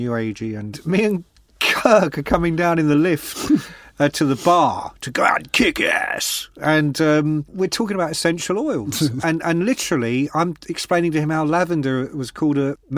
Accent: Ireland; I can't. Fuck me. I'm Irish.

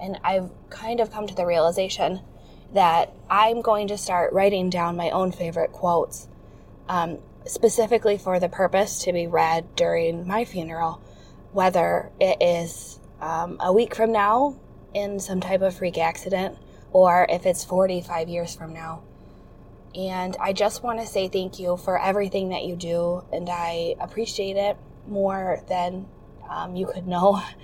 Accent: Michigan, United States; I'm from Michigan. I am 26 years old

